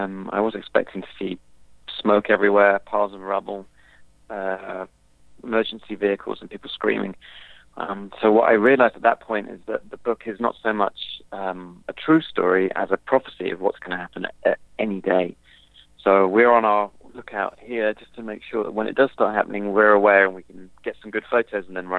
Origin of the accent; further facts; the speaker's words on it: Canada; I think that's the great thing about being Canadian.